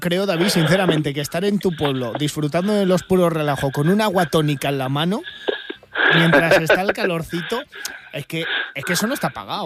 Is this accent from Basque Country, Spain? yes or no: yes; Bilbao, Basque Country, Spain; yo que soy bilbaíno de pura cepa